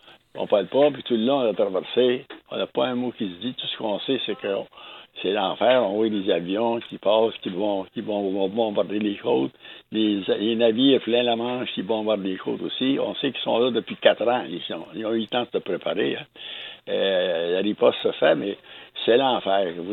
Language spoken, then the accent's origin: French; Trois-Rivières, Quebec, Canada; Oh oui, je suis de Trois-Rivières, moi. J'ai été né ici à Trois-Rivières, puis j'ai 5 garçons. J'étais issu d'une famille de 16 enfants.